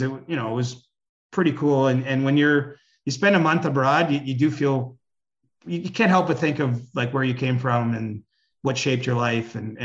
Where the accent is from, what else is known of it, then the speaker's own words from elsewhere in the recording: Canada; I'm Canadian